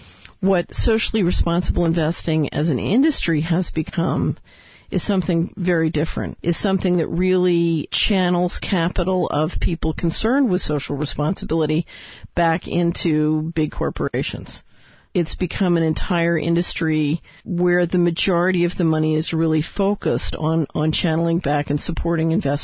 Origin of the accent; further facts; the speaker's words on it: Philadelphia, Pennsylvania, United States; So, for example, when I was a child growing up in West Philadelphia, the popsicle index was 100%.